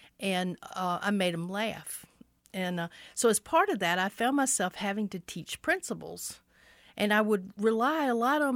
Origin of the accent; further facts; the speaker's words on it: the South, United States; I come from the South, which is just it's a part of conversation there.